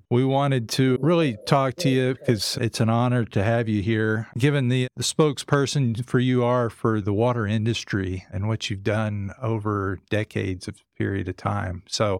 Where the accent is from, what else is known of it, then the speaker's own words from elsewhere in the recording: Seaside Heights, New Jersey, United States; also born or lived in Point Pleasant; So I was born in Point Pleasant, New Jersey, and the hospital overlooked the ocean. And so I grew up in right outside of Seaside Heights before there was a Jersey Shore TV show.